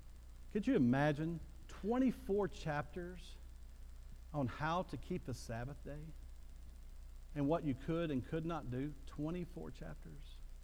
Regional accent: Bowie, Texas, United States; I grew up in Bowie, Texas.

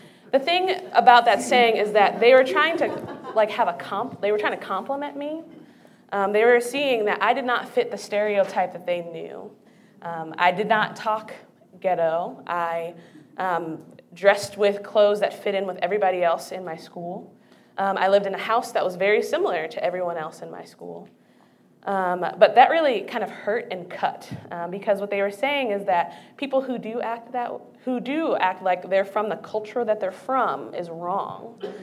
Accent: Pennsylvania, United States; You see, I grew up in Berks County, Pennsylvania, rural farmland, and I was definitely the minority in the area.

